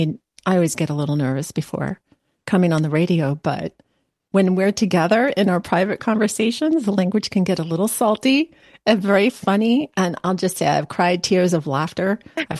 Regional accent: New York, United States; And now I'm also … from New York.

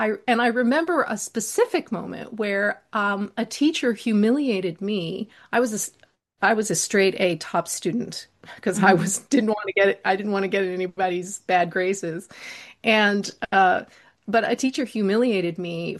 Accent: Washington, District of Columbia, United States; and so we were sent to school, to French school in Washington, D.C., where I grew up for the first until I was about 13.

